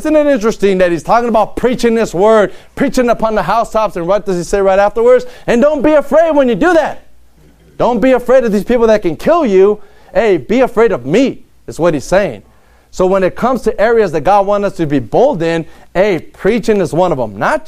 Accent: East Palo Alto, California, United States; All right … I'm from East Palo Alto, California.

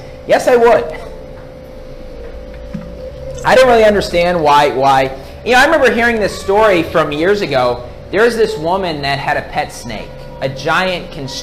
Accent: West Virginia, United States; It always is in Kentucky or my home state of West Virginia. Now, I grew up in the north part of West Virginia.

